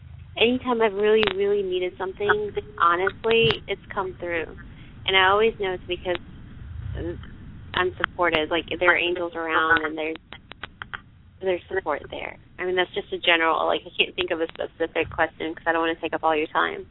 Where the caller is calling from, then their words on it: South Carolina, United States; Calling from South Carolina.